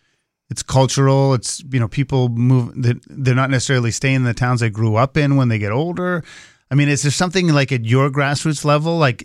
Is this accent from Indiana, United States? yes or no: no; Massachusetts, United States; I grew up in Massachusetts. They had this thing called Prop 2.5